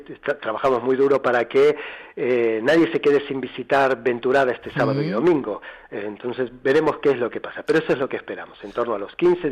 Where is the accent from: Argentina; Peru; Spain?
Argentina; Buenos Aires; born there; Aunque mis orígenes son de los barcos, yo nací en Buenos Aires, así que, y con, bueno, centroeuropeos, mis abuelos